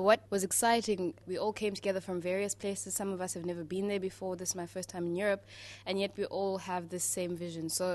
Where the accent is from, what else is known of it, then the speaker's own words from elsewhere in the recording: South Africa; from South Africa.